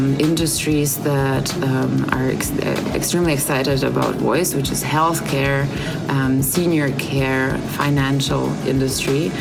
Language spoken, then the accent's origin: English; Hamburg, Germany; I come from Hamburg in Germany